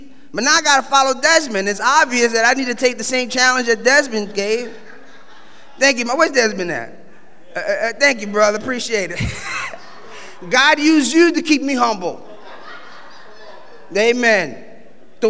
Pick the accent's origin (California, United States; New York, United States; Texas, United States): New York, United States; born there; And they took me to Harlem, Spanish Harlem specifically, where I was born. I'm African American and Puerto Rican.